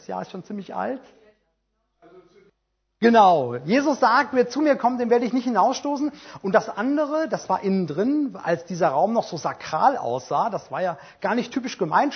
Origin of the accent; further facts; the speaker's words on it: Erdbach, Hesse, Germany; Nächste Woche predige ich nämlich in meinem Heimatdorf in Erdbach in Hessen.